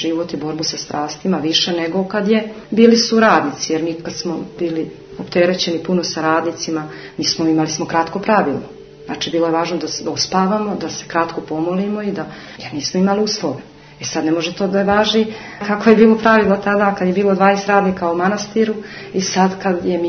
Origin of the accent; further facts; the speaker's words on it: Montenegro; ovdje kod nas u Crnoj Gori ovih 20 godina